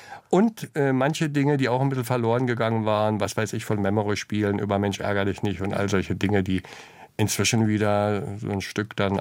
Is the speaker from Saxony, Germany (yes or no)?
no; Brandenburg, Germany; In einem wunderbaren Land mit Menschen, die mir sehr nahe sind, von ihrer Wesensart leben zu dürfen.